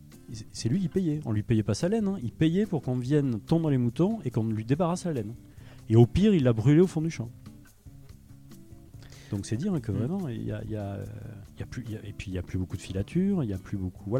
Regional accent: Mazamet, Occitanie, France; moi, je viens de la région de Mazamet de Castres, donc, qui était la capitale de la laine après-guerre et jusqu'à dans les années 80-90.

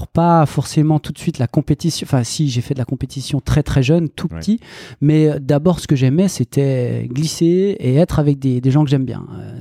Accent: Pontarlier, Bourgogne-Franche-Comté, France; en effet j'y habite toujours, je suis né là, je suis né à Pontarlier, et Pontarlier c'est le Haut-Doubs, c'est pareil que le Haut-Jura, c'est les montagnes du Jura.

